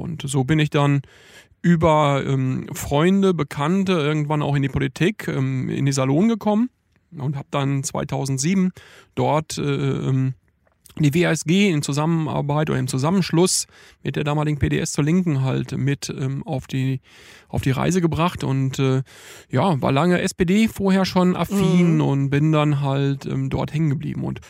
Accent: Iserlohn, North Rhine-Westphalia, Germany; Lokalpolitiker bei der Linksfraktion im Stadtrat in Iserlohn im Sauerland, von wo ich herkomme.

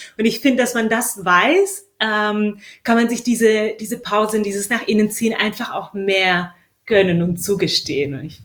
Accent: Belarus; ich bin in Weißrussland aufgewachsen

